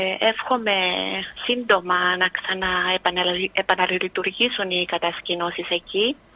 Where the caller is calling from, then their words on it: Nicosia, Nicosia District, Cyprus; από τη Λευκοσία μιλώ.